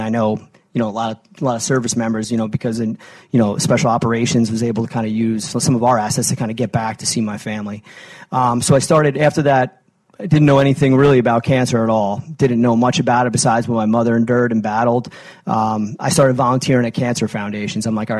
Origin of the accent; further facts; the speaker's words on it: New Jersey, United States; But I grew up in New Jersey, and I went to the U.S. Merchant Marine Academy, and I got my commission from there.